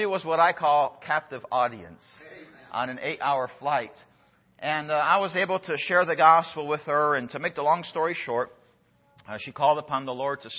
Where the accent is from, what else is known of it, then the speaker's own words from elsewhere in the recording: Brazil; the Holy Spirit of God brought back those verses that I had memorized growing up in Brazil.